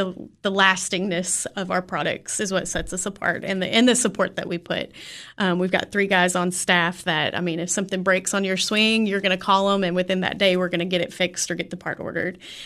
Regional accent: Clarksville, United States; I grew up in Clarksville, so we were there for the 4th.

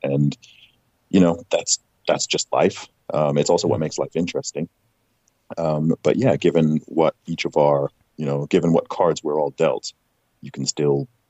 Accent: Saudi Arabia; accent: American; spent 19 years in Saudi Arabia and had a lot of influence from the US as well, which is why my accent is how it is, because, you know, my teachers, lots of my friends and stuff when I was in Saudi were American.

